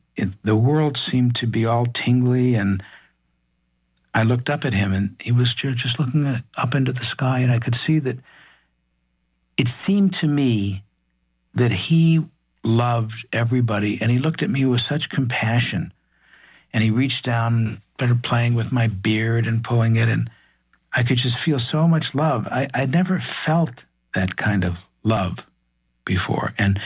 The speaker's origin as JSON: {"language": "English", "region": "Midwest", "country": "United States", "tie": "born or raised there", "said": "And I said, sure, I grew up in the Midwest."}